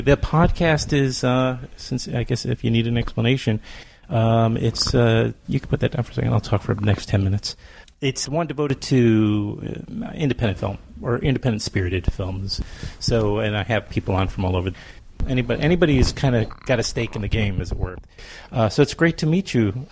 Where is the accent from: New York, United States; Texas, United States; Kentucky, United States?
New York, United States; Queens; Yeah, I'm from New York. I grew up in Queens. Lived in Manhattan, Brooklyn. You know, I'm a New Yorker.